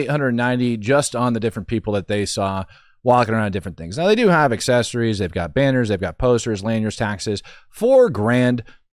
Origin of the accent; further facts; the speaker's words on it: Oregon, United States; I'm from Oregon. P-Town would be Portland.